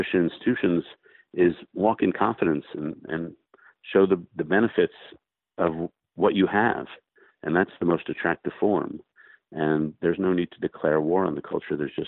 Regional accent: New York City, New York, United States; now in Washington, United States; I grew up in New York City and live in Washington.

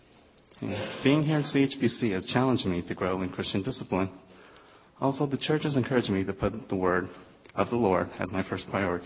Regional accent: Seoul, South Korea; now in United States; Seoul, South Korea.

